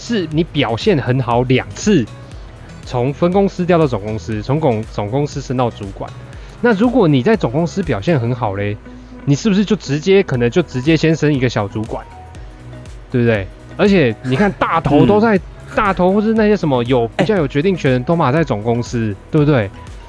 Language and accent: Chinese; Taichung, Taiwan; 假设好，我是台中人，我就以拿台中当例子。